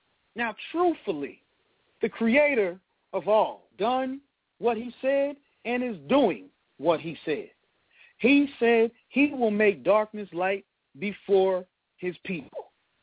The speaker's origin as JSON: {"language": "English", "region": "New York", "country": "United States", "tie": "born or raised there", "said": "When I was growing up in New York, we always had school off in New York."}